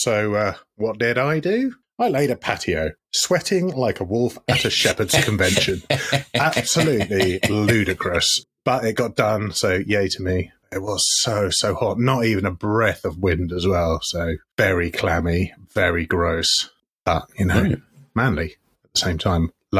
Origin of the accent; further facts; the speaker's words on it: United Kingdom; we're British